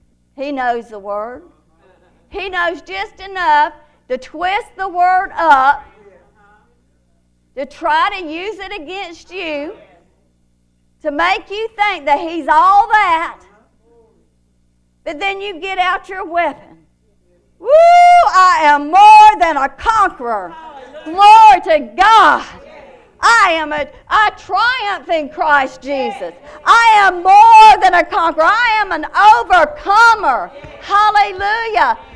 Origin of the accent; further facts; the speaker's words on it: Columbus, Georgia, United States; now in Phenix City, United States; I was born and raised in Columbus. But I've been in Phoenix City so long that I haven't driven much in Columbus.